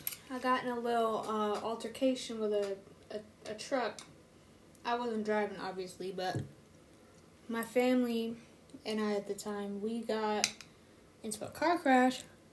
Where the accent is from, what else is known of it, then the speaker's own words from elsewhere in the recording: Illinois, United States; But, you know, I'm from Illinois. And my parents are from Africa.